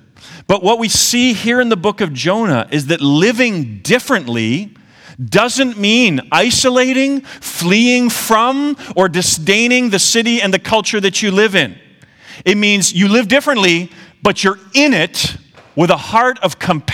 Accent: Canada; I'm clearly from the West. I tell them I'm from Canada.

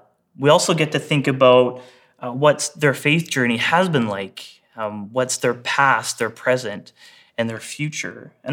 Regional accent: Botwood, Newfoundland and Labrador, Canada; when I was 16 in my hometown of Botwood, Newfoundland.

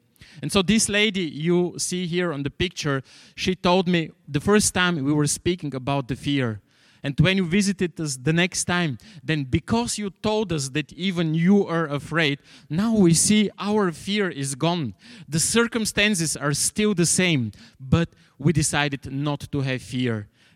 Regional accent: Bulgaria; I grew up in the People's Republic of Bulgaria.

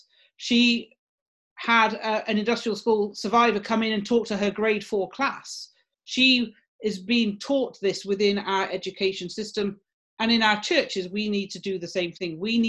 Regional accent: United Kingdom; As a British person, I'm very obvious, and it's very obvious just in the way I speak, that I carry that heritage of British colonialism with me.

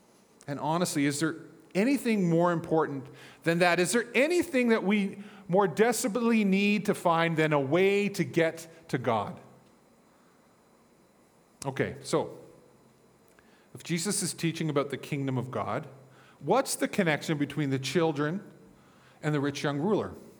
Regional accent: Newfoundland and Labrador, Canada; Like, I grew up in Newfoundland

